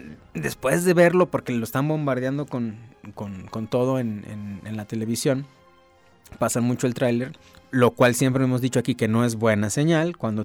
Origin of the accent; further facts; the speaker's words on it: Mexico; Nosotros somos mexicanos y lo podemos decir, sí lo podemos hacer, ¿no?